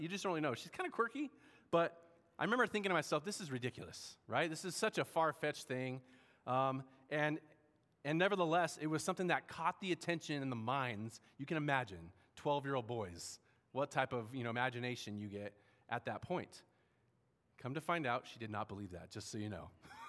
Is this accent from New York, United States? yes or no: no; San Diego, California, United States; I'm from San Diego, California. And any SoCal people out there?